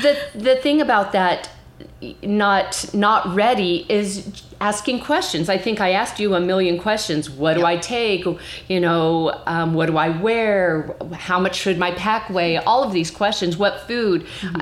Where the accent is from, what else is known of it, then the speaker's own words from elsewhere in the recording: Alaska, United States; now in California, United States; But actually, this honestly, snakes in California, because I grew up in Alaska.